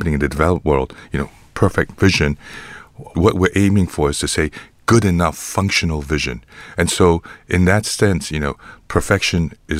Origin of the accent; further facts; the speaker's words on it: Nigeria; growing up in Nigeria